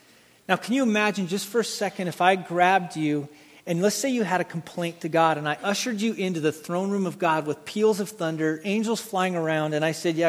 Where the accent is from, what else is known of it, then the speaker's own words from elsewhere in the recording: Rocky Mountains, United States; I grew up in the Rocky Mountain area, and every year there's this thing called winter.